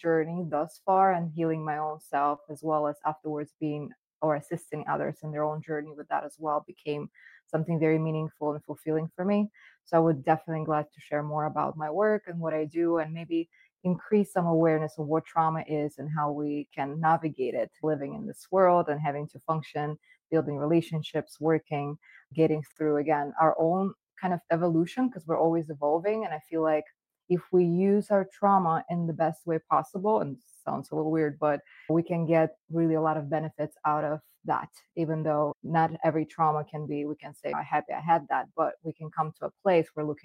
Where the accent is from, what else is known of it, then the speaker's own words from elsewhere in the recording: Russia; English is a second language; moved away as an adult; also born or lived in Soviet Union; now in United States; So I'm in Florida in the United States. I was born and raised. I was actually born in Soviet Union. I was a Soviet baby, but I came from Russia. I moved down here when I was just 18.